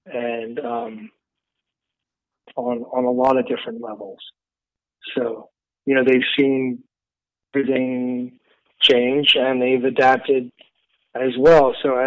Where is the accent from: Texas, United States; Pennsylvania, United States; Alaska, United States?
Pennsylvania, United States; Philadelphia; I mean, I'm 53 years old. I'm from the Philadelphia area.